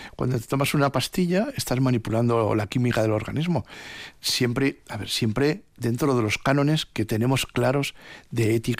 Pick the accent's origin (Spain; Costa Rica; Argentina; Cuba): Spain; Basque Country; La nutrición, somos vascos, pues tampoco era un pilar.